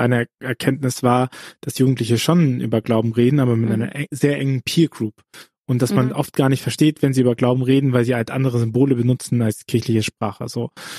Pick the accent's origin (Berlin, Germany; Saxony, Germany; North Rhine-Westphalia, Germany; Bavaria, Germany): Bavaria, Germany; Ich bin ja in Bayern aufgewachsen, also katholisch sozialisiert